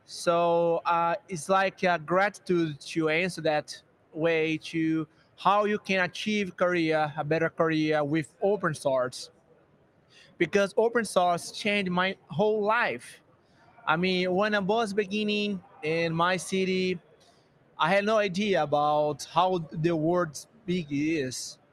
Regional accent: Brazil; now in Portugal; I'm from Brazil. Right now I live in Portugal.

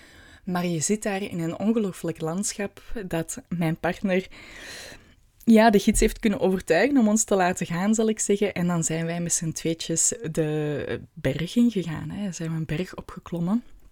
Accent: Belgium; de ervaring die wij als Belgen ook wel willen.

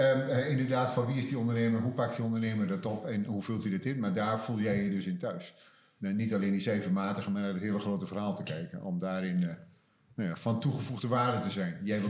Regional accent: North Brabant, Netherlands; born there; now in Amsterdam, Netherlands; Als geboren Brabander, een verleden in het noorden

